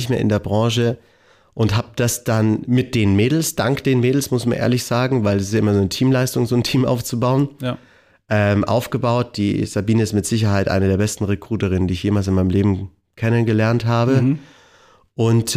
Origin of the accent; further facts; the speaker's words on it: Landsberg am Lech, Bavaria, Germany; also born or lived in Austria; Und bin im beschaulichen Landsberg am Lech groß geworden.